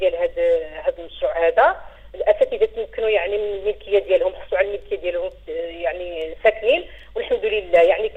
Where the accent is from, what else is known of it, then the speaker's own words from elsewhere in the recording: Al Hoceima, Tanger-Tetouan-Al Hoceima, Morocco; هذه معروفة عندنا في الحسيمة لأن العقار غالي بزاف